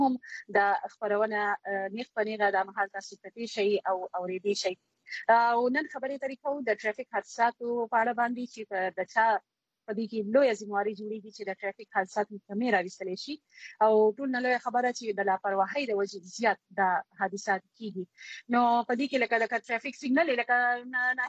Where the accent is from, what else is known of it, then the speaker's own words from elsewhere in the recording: Karachi, Sindh, Pakistan; زه خو په کراچۍ کې پیدا لوي شي